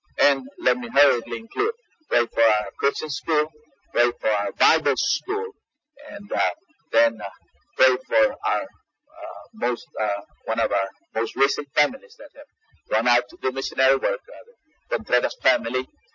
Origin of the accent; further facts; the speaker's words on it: San Antonio, Texas, United States; I was born here in San Antonio 56 years ago, even though I look 37.